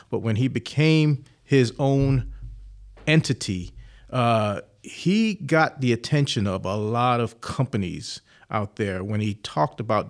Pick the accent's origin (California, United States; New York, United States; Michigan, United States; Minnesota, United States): New York, United States; Growing up in New York, when we used to hear about, we did learn black history in school.